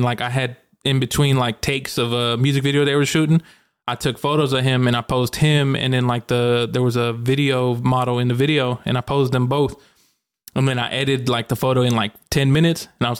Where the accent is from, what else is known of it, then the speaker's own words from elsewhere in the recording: Little Rock, Arkansas, United States; So we're from Arkansas. Yeah, and so like Little Rock is like the capital. And like we performed on the River Market. And I'm like, bro, I grew up here.